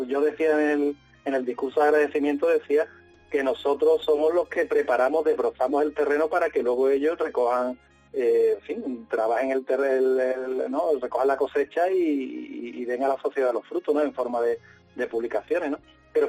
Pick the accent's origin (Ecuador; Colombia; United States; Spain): Spain; Chapatales, Andalusia; la creación de los poblados de colonización, por ejemplo, mi pueblo, ¿no? Pues Chapatales, por ponerte un caso, ¿no?